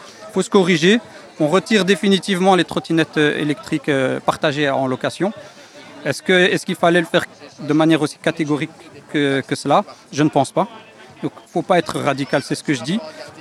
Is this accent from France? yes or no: no; Evere, Brussels-Capital Region, Belgium; J'ai grandi à Evere, j'ai vécu pendant 15 ans à Evere, donc à Bordet, vraiment à l'extrémité de Bruxelles.